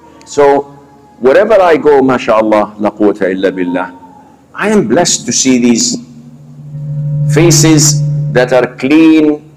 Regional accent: Saudi Arabia; I haven't met any of my family members since I was born and raised in Saudi.

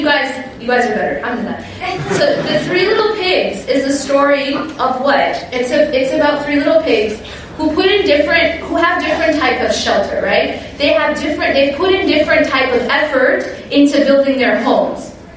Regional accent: Wisconsin, United States; I grew up in Wisconsin. We got a lot of snow.

